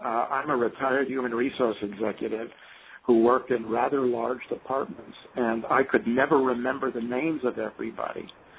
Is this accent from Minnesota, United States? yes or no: no; Bronx, New York, United States; Well, I'm a Jewish kid from the Bronx who is apparently been